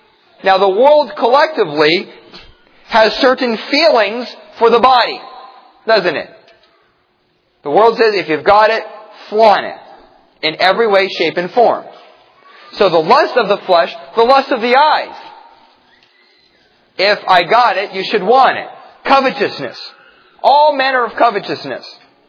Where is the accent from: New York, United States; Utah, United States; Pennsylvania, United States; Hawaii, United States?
Pennsylvania, United States; Growing up in Amish country, in Pennsylvania, some of the Amish would define worldliness as shiny buttons.